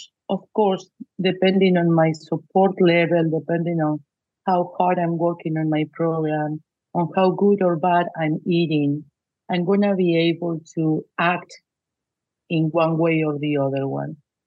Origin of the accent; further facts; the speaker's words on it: Argentina; I'm not going to disguise behind the cultural or the nationality, but I am from Argentina.